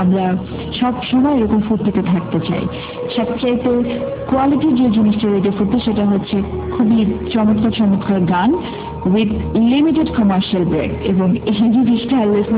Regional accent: Jessore, Khulna Division, Bangladesh; আমি যেহেতু যশোরের মেয়ে

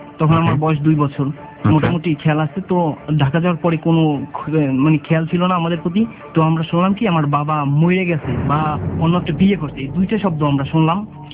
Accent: Barisal, Barisal Division, Bangladesh; born there; now in Dhaka, Bangladesh; আমার জন্ম হয়েছে বরিশালে।

